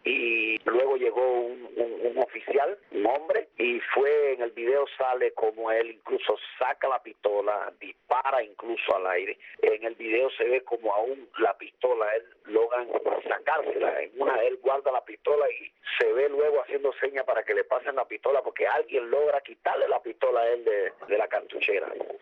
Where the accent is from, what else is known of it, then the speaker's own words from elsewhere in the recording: Cuba; como ciudadano cubano uno se indigna